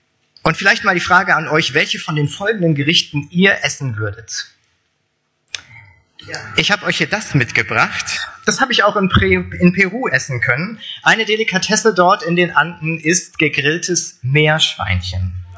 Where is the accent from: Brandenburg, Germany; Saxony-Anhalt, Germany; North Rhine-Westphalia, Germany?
Brandenburg, Germany; Falkensee; der Rest meiner Familie, meine Frau und meine zwei Jungs sind in meiner Heimatstadt Falkensee